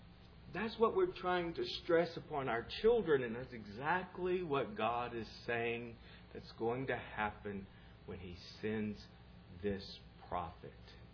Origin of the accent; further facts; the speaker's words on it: Huntsville, Texas, United States; But I say I'm from Huntsville because my teenage years, and that's where I left home and so on.